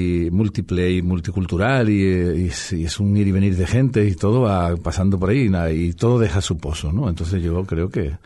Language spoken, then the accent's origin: Spanish; El Puerto de Santa María, Andalusia, Spain; Y mi pueblo se llama Puerto de Santa María